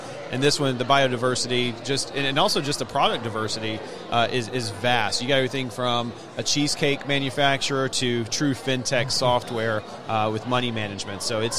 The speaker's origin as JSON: {"language": "English", "town": "Atlanta", "region": "Georgia", "country": "United States", "tie": "born or raised there", "said": "Well, I grew up here in Atlanta. I grew up on the South Side. I did not come from a very affluent family"}